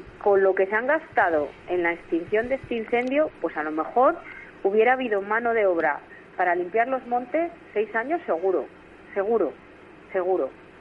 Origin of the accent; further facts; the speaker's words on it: Ferreras, Castile and León, Spain; Mira, yo, Ferreras, y te digo Ferreras porque es mi pueblo